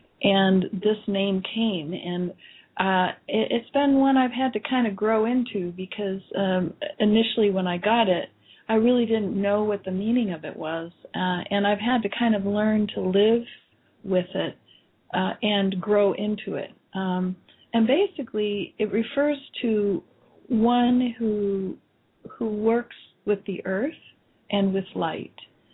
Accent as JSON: {"language": "English", "region": "Midwest", "country": "United States", "tie": "born or raised there", "said": "being born and raised in the Midwest, I was born with a very good value system of work ethic"}